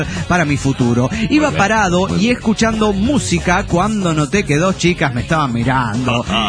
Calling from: Guadalajara, Jalisco, Mexico; de Guadalajara, Jalisco, México.

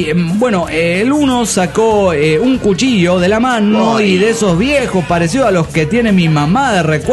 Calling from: Ciudad del Carmen, Campeche, Mexico; de Ciudad del Carmen, Campeche, México.

